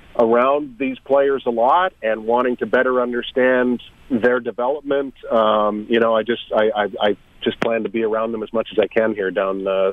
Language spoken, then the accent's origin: English; Ontario, Canada; growing up as a fan of the Sabres and growing up in Southern Ontario